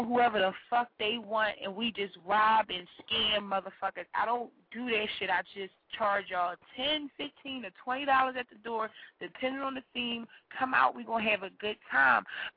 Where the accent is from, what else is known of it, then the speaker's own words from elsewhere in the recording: Philadelphia, Pennsylvania, United States; I'm from Philly, and I'm gonna be 100.